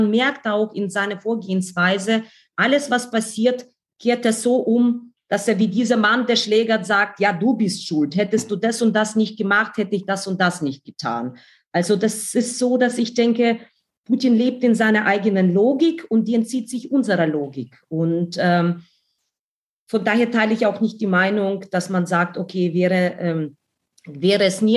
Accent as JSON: {"language": "German", "country": "Ukraine", "said": "ich komme aus der Ukraine"}